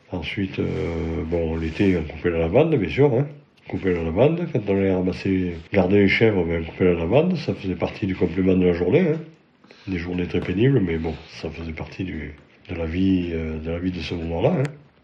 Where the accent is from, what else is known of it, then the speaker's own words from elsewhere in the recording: Avignon, Provence-Alpes-Côte d'Azur, France; born there; Je suis né à Avignon et mes parents habitaient à Chiné. J'ai fait mes premiers pas là-bas jusqu'à l'âge de 6 ans et demi.